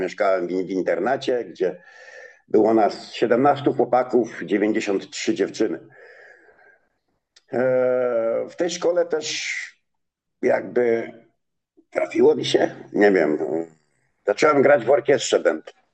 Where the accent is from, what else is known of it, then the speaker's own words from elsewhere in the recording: Nowy Dwór Gdański, Pomeranian Voivodeship, Poland; born there; urodziłem się w małej miejscowości w Polsce, w Nowym Dworze Gdańskim.